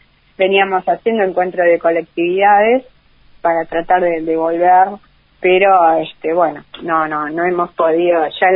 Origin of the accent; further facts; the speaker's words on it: Casbas, Buenos Aires, Argentina; Somos un pequeño pueblo de la provincia de Buenos Aires, y que yo lo llevo muy dentro de mi corazón